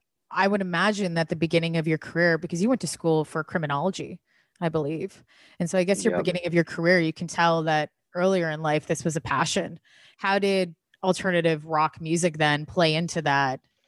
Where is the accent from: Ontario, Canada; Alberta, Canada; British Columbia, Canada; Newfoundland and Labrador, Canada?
Ontario, Canada; I liked hip hop, but that wasn't kind of the thing where I grew up in Southern Ontario.